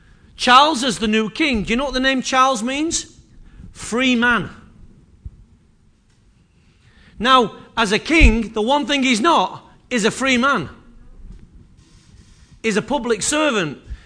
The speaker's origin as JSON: {"language": "English", "country": "United Kingdom", "said": "I'm not proud. Me? Proud? No, I'm British."}